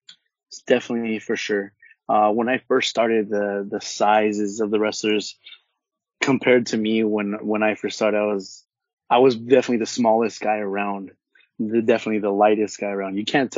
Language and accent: English; California, United States; I'm from Orange County and from the West Coast, and, you know, everything I do is for my West Coast peeps